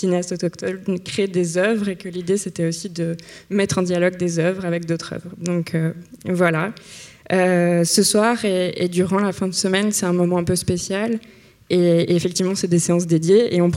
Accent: Quebec, Canada; Et moi, je suis québécoise et j'ai souvent entendu parler de survivance culturelle par rapport au Québec

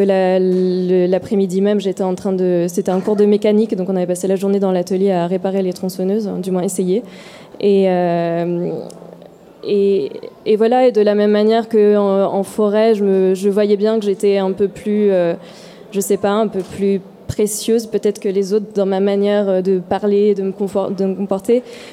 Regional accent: Auvergne-Rhône-Alpes, France; now in Paris, France; Donc parfois je rappelle que je viens de l'Ain.

